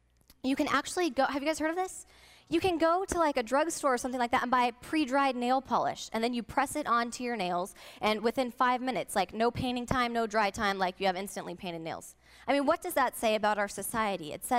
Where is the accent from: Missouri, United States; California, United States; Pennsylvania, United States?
California, United States; Menifee; I grew up right here in the Menifee and Temecula Valleys. I went to Menifee Valley Middle School and Temecula Valley High School, and then I went on to Biola University.